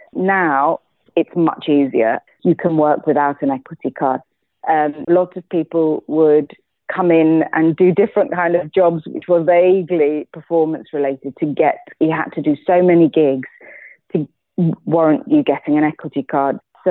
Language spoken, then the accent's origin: English; Wales, United Kingdom; I'm from Wales